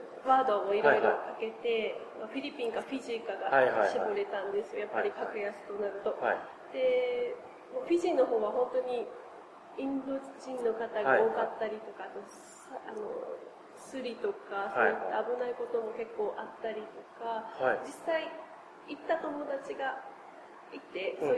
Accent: Kumamoto, Japan; 私は熊本という田舎出身なんですけども、

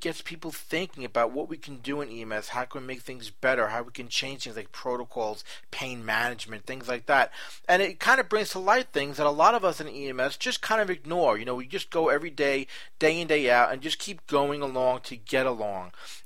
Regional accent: New York, United States; You know, I'm from New York area

